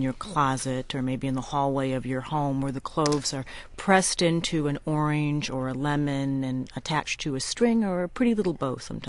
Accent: Minnesota, United States; Now, I'm from Minnesota, a part of the country where people celebrate the holidays by drinking something called glögg.

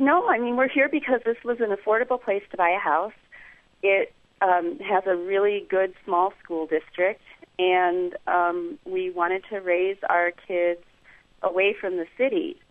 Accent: Illinois, United States; My husband's from New Jersey, and I'm from the Chicago suburbs. And we find ourselves now in a town of about 1,000 people

